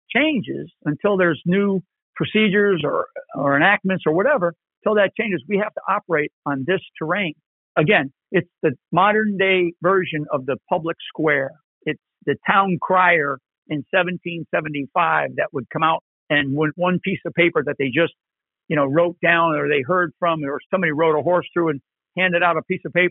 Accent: United States; I watched pieces of both of them just to, as an American, because I'm interested.

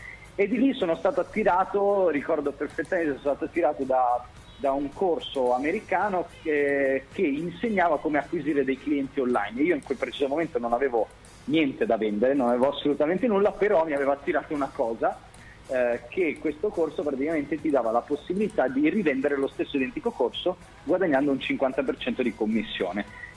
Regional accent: Milan, Lombardy, Italy; now in Rome, Italy; io mi trovavo, diciamo, a Roma, perché sono cresciuto a Milano, i miei genitori erano a Milano, ero venuto a Roma per la squadra per nuotare.

